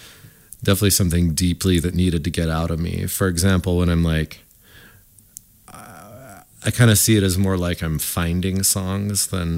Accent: Washington, United States; I named the band obviously off of the … because we're from Central Washington and even in Spokane area.

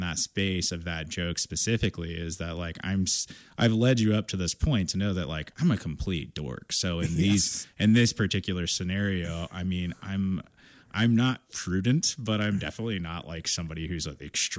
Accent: Kansas, United States; I grew up in Kansas, you know, like these are people to me that are just like, they're just folks.

